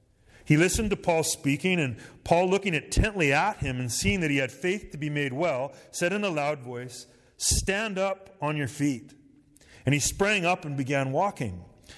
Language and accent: English; Canada; I love parts of who I am because I'm Canadian.